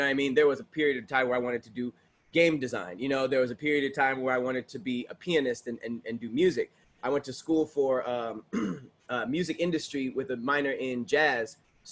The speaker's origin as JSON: {"language": "English", "town": "Los Angeles", "region": "California", "country": "United States", "tie": "born or raised there", "said": "Thank you. I grew up in Los Angeles."}